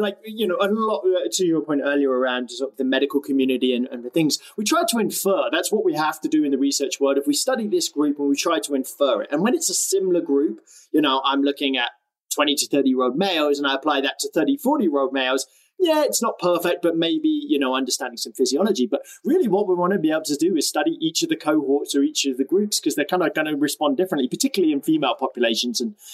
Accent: South of England, United Kingdom; accent: southern English; not in Texas, my accent's not from there, but like from in the south of England

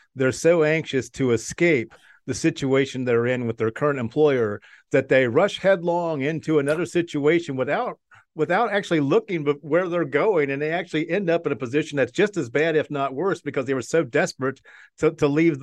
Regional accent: United States; Yeah, just because I'm an American, you don't need to go there.

